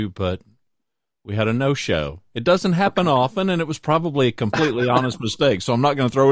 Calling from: Dallas, Texas, United States; I'm coming from Dallas, Fort Wort

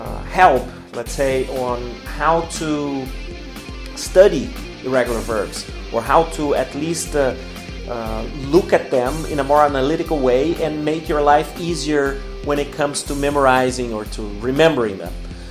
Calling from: Porto Alegre, Rio Grande do Sul, Brazil

